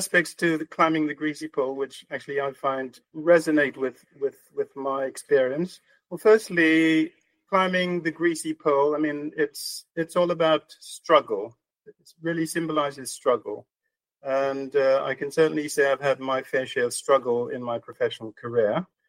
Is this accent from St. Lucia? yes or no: yes; Soufrière, St. Lucia; born in Soufrière. Soufrière, for those who don't know, is a small town on the west coast of St. Lucia. So I was born there and I grew up there. I spent my early years there.